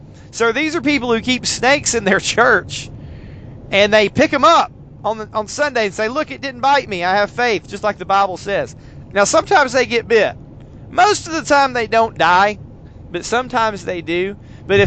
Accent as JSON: {"language": "English", "town": "Harrison", "region": "Tennessee", "country": "United States", "said": "I'm from Harrison, Tennessee. And not far up Highway 58 is Birchwood, Tennessee, which is like the country."}